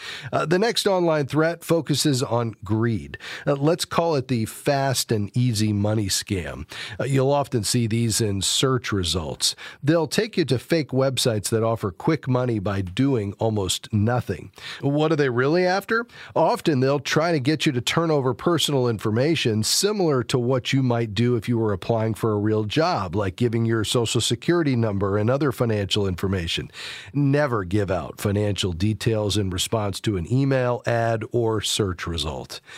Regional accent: Fort Lauderdale, Florida, United States; We're going to start today in my hometown, Fort Lauderdale, Florida.

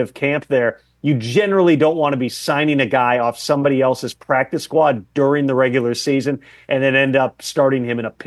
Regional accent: Minneapolis, Minnesota, United States; You know, I grew up in Minneapolis, okay? So I've followed the Vikings going back to, you know, being a kid.

